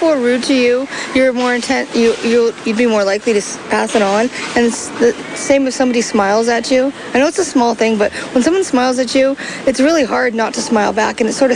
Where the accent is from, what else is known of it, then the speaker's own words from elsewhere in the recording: United States; I'm American, right?